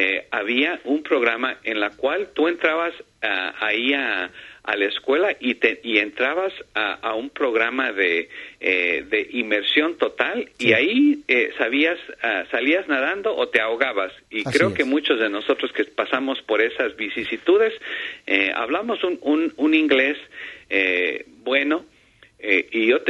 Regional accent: Ecuador; yo soy hispano, y creo que ese orgullo de ser hispano, de ser latino, de ser ecuatoriano

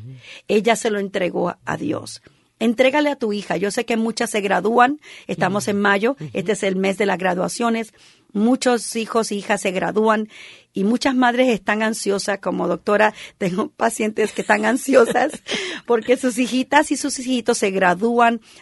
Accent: New York City, New York, United States; born there; yo nací en Puerto Rico, pero yo en verdad no conozco a Puerto Rico. Uh-huh. Yo nací en New York City. Uh-huh. Entonces en verdad no conozco a Puerto Rico

